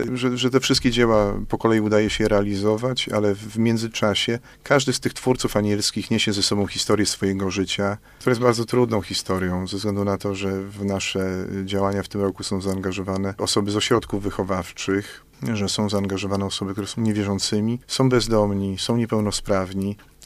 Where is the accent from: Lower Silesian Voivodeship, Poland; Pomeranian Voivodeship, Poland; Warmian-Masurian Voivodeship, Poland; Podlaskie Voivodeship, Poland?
Warmian-Masurian Voivodeship, Poland; Nowe Miasto Lubawskie; now in Jarocin, Poland; jestem franciszkaninem zwykłym, bo jest kilka tam odmian rodzajów. Mieszkam teraz od lipca, będę mieszkał w Jarocinie. Pochodzę z Nowego Miasta Lubawskiego. Jestem kapłanem od 5 lat.